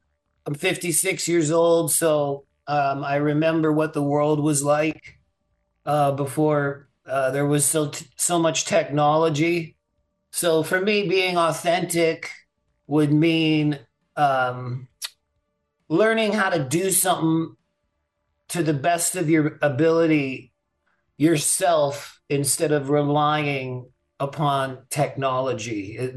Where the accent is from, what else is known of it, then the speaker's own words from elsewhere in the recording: Freeport, Grand Bahama, Bahamas; But I was born in Freeport, Bahamas. My dad taught art at Mary Star of the Sea School in Freeport